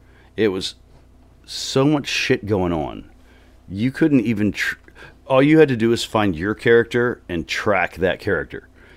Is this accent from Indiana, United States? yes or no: no; Oklahoma, United States; also born or lived in Texas; I grew up mostly in Oklahoma and Texas.